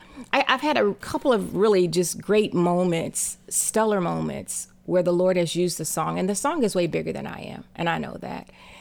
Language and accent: English; Cincinnati, Ohio, United States; also born or lived in Texas; now in Nashville, United States; I landed in Texas for a while, but I grew up in Cincinnati, Ohio.